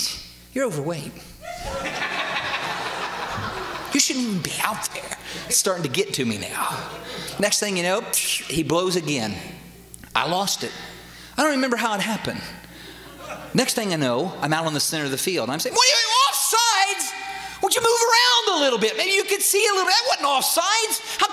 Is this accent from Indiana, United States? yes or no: yes; Indiana, United States; I'm from Indiana. One of my heroes of the faith is Bobby Knight. He talked about God more than anybody I know. But I grew up in Indiana.